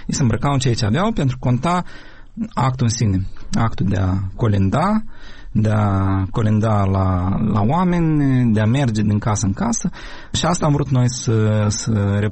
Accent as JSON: {"language": "Romanian", "country": "Ukraine"}